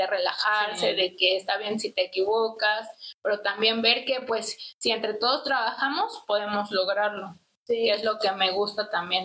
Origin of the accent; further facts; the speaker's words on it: Mexico; cómo es que podríamos tomar el ejemplo como mexicanos y mexicanas para despuntar